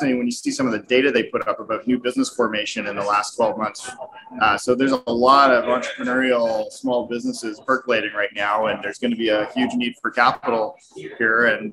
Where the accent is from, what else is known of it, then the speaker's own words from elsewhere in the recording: Canada; we're from Canada.